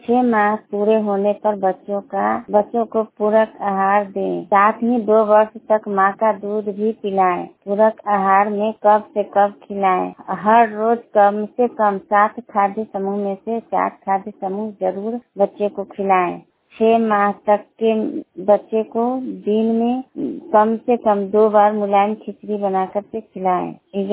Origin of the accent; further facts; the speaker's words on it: Patahi, Bihar, India; पताही पंचायत की रहने वाली हूँ।